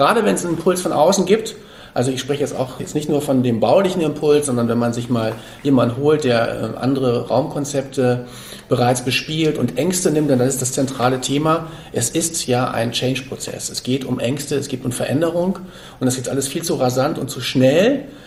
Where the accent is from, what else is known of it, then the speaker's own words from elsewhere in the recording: Hamburg, Germany; also ich bin ja aus Hamburg